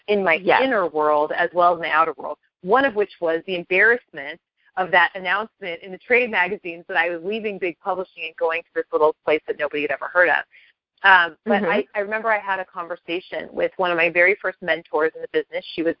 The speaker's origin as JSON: {"language": "English", "region": "Midwest", "country": "United States", "tie": "born or raised there", "said": "They never, you know, I grew up in the Midwest. It's just a different vibe."}